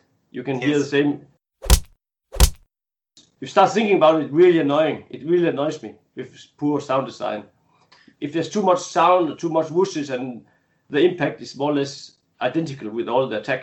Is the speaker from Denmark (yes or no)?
yes; Denmark; English is a second language; I'm from Denmark, if you didn't recognize my accent.